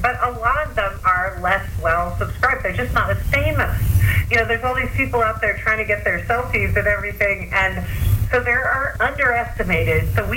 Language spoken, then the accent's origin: English; Montana, United States; also born or lived in Alaska; I had a lot of that growing up in Montana and Alaska, so I try to let our kids let their hair down and put the marshmallow in.